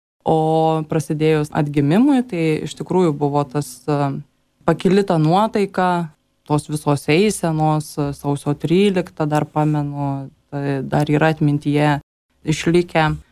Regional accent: Kybartai, Marijampolė County, Lithuania; Aš esu ne kaunietė, esu iš Kybartų ir tam mažam miestelį

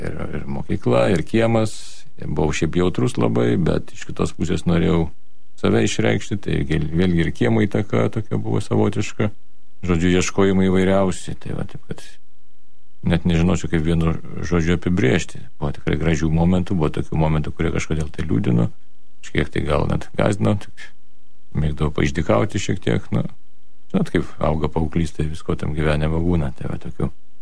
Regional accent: Kaunas, Kaunas County, Lithuania; gimus Šiauliuose ir pagrindę augus Kaune. Tai ir mano vaikystė prabėgo Kaune, Kauno mieste. Aš pradžiu gyvenam centrinėje miesto daly, netoli. Tai vadinamo Soboro, Mickevičiaus gatvėje, tai ten tokie pirmieji metai prabėgo.

